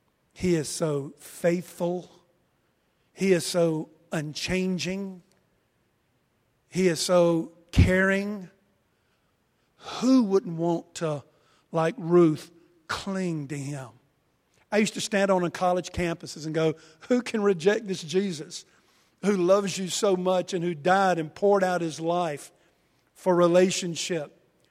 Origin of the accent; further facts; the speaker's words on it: Wilson, North Carolina, United States; now in Chapel Hill, United States; It was so real that I moved all the way from Wilson, North Carolina, where I grew up, to Chapel Hill, just in order to be with the people I knew I was supposed to walk with.